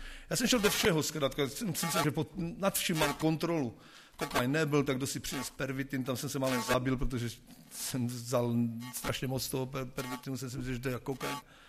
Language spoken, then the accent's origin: Czech; Slovakia; pocházíme ze Slovenska.